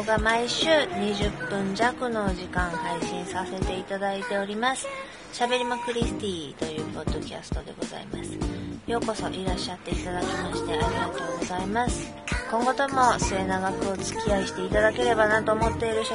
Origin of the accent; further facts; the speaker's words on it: Kobe, Hyogo, Japan; accent: Kobe dialect; 私は神戸出身で